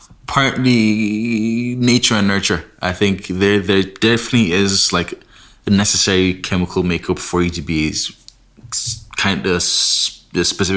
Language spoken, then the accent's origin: English; Nigeria; now in Ireland; So, well, we're all from Nigeria, technically.